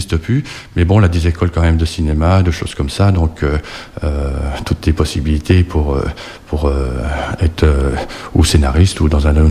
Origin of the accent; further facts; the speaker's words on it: Delme, Grand Est, France; Alors je suis de Delme, près de Château-Salin, si ça parle à certaines personnes.